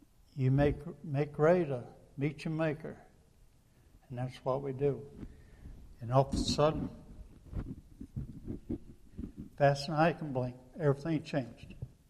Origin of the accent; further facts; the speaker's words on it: Oklahoma, United States; I was raised mostly in Oklahoma. I lived out in the country. Did 4-H club as a child, up through junior high school.